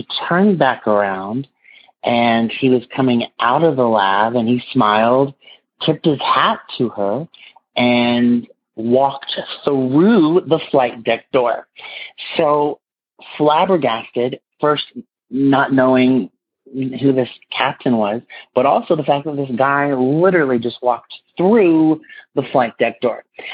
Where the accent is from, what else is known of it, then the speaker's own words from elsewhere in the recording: Los Angeles, California, United States; I'm from Los Angeles, California